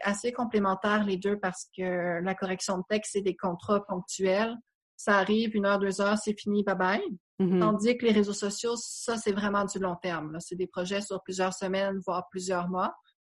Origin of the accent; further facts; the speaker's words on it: Rimouski, Quebec, Canada; moved away as an adult; now in Montreal, Canada; Je suis née à Rimouski. J'ai vécu là environ 18 ans avant de déménager à Montréal pour étudier en littérature.